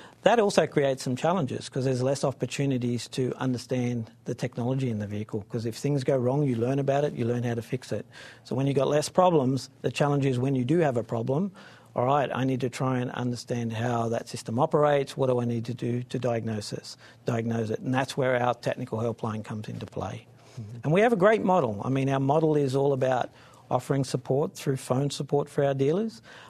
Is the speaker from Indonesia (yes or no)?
no; Australia; As an Aussie saying a German word.